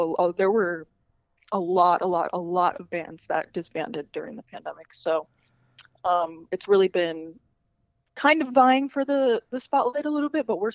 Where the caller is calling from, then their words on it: Cleveland, Ohio, United States; I am calling from beautiful Cleveland, Ohio.